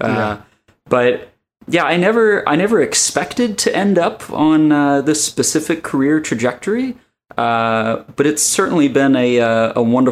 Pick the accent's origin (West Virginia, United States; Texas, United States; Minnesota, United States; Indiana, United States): West Virginia, United States; I have like a lot of vivid memories of growing up in West Virginia and sort of, you know, sitting out on the front porch with my grandpa and my mom